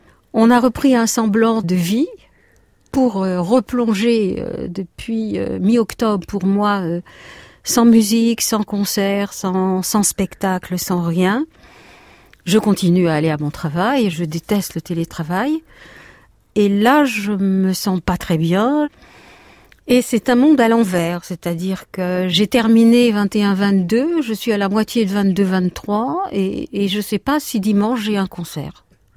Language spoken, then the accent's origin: French; Aurillac, Auvergne-Rhône-Alpes, France; born there; Je suis née en 1943 à Aurillac dans le Cantal